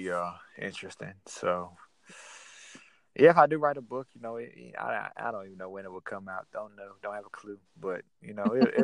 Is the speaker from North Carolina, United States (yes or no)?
yes; North Carolina, United States; accent: country; Where is this guy from? Yeah. … Nah. East of North Carolina.